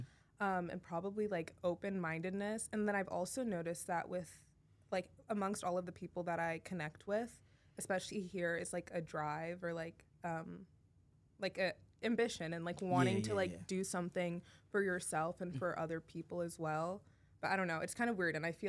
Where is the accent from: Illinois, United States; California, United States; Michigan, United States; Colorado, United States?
California, United States; Los Angeles; I feel like, so for me, it's different because I grew up in Los Angeles and I went to predominantly white all-girls schools for 7 years.